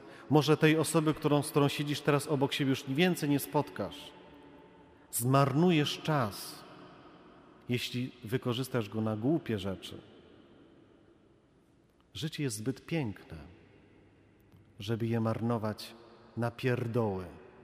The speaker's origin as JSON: {"language": "Polish", "town": "Warsaw", "region": "Masovian Voivodeship", "country": "Poland", "tie": "born or raised there", "said": "Kiedy spotkałem moich kumpli z Targówka, bo tutaj się wychowałem na Targówku."}